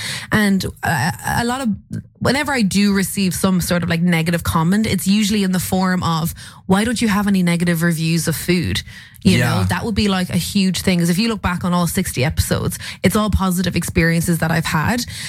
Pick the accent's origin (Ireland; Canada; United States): Ireland; Munster; I'm from Tipperary, so like there's not a food scene around there.